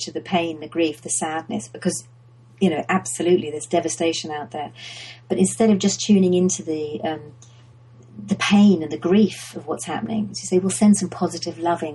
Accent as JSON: {"language": "English", "region": "London", "country": "United Kingdom", "said": "yes, I come from London."}